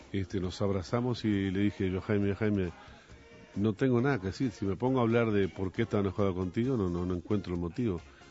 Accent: Uruguay; Yo, como uruguayo, le agradezco mucho lo que hizo Jaime por la música uruguaya.

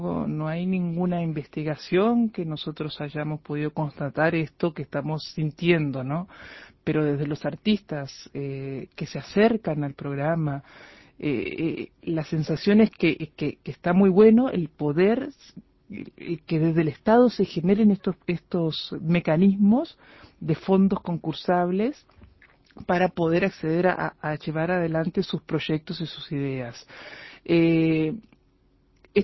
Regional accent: Chile; now in Uruguay; Soy chilena.

